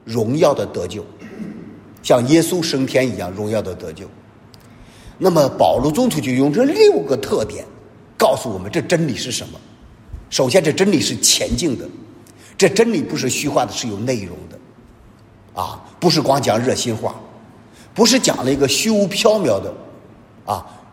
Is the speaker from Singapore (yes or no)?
no; China; 我们中国人常说的邪不胜正